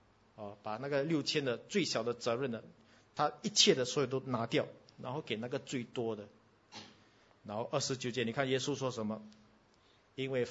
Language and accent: Chinese; Singapore; 我们新加坡人都买保险的，对不对？